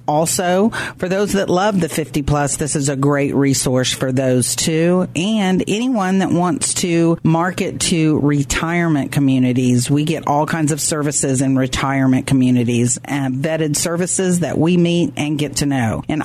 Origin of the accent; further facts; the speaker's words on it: Ada, Oklahoma, United States; I'm from Ada, so we always played Ardmore.